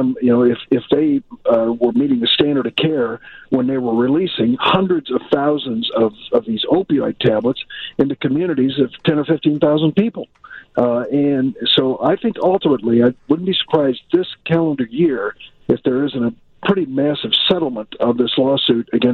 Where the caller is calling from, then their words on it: Illinois, United States; I'm calling you from Lake County.